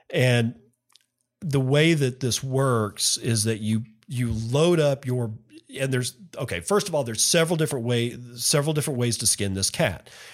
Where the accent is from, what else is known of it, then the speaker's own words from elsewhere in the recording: United States; I'm an American. I deal in gallons.